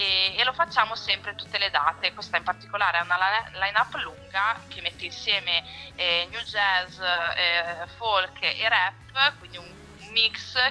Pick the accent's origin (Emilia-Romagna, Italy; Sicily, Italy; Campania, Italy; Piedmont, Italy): Emilia-Romagna, Italy; San Mauro Pascoli; io in particolare, sono di San Mauro Pascoli